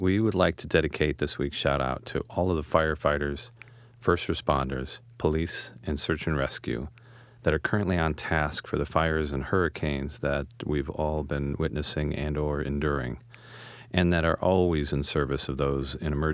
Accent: Canada; from Canada, and I'm miserable. I'm 49 years old and still living at home with my brother

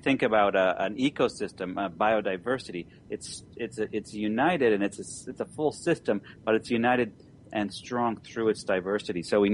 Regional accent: Canada; As a Canadian, it's good I'm spending more time in New York because we tend to be a little too nice

